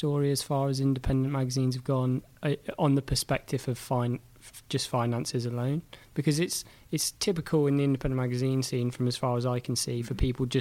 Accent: South West England, United Kingdom; When I was growing up I'm from North Devon, and I was into the skateboarding culture

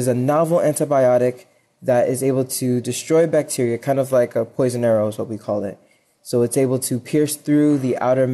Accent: Jamaica; You know, I'm Jamaican from birth, and one of the things we love to do is grow our own food.

